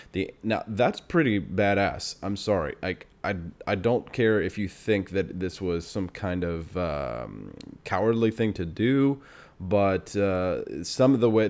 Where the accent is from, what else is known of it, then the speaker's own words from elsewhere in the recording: Kansas City, Missouri, United States; now in Alexandria, United States; I'm going to be moving from Alexandria, Virginia to my hometown of Kansas City, Missouri, back across the Mississippi, way out west, through the St. Louis Arch, back to my homeland